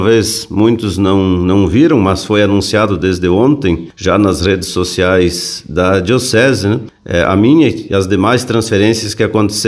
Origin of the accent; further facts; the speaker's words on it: Maximiliano de Almeida, Rio Grande do Sul, Brazil; foi em Maximiliano de Almeida, minha terra natal.